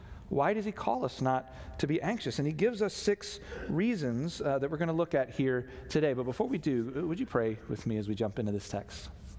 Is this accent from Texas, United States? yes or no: no; Virginia Beach, Virginia, United States; when I grew up in Virginia Beach, we had droughts all the time.